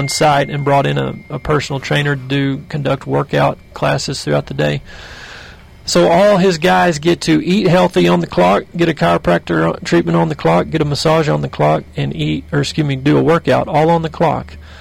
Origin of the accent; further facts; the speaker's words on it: Texas, United States; But I'm from Central Texas, so I don't really know a lot of these folks out here.